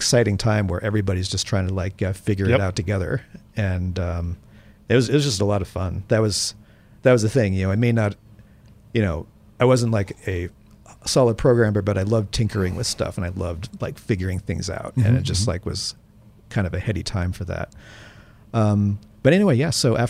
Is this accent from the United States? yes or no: yes; Maryland, United States; now in Los Angeles, United States; I lived in Maryland originally.